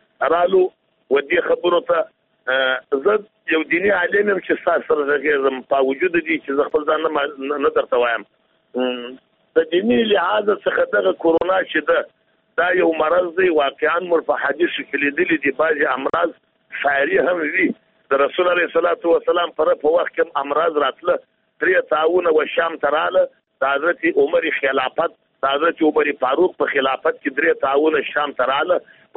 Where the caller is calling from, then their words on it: Jowzjan, Afghanistan; د جوزجان ولایت سره مسافر په تماس کې